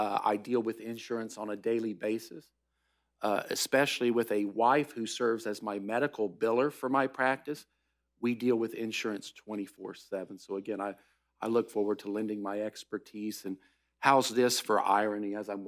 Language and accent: English; Navarre, Florida, United States; I'm from Navarre, Florida, which is not only the filming location for Jaws 2, but we also call ourselves Florida's best kept secret.